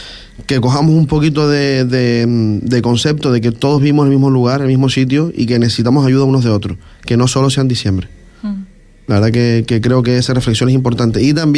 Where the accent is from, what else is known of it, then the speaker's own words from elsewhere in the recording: Canary Islands, Spain; yo me crié en Tenerife, entre plataneras